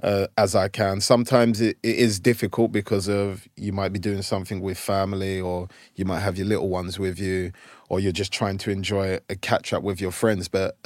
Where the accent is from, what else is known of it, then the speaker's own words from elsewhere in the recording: England, United Kingdom; Whereas growing up in England, when I was playing, like, sometimes people would hang out